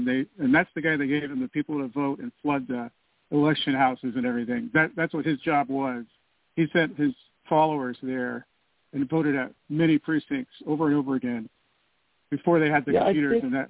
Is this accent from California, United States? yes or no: yes; California, United States; It's so corrupt in California. That's my home state, by the way.